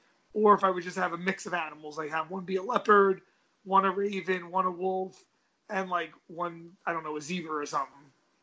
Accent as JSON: {"language": "English", "town": "Brooklyn", "region": "New York", "country": "United States", "said": "I'm from Brooklyn and I fought in New York."}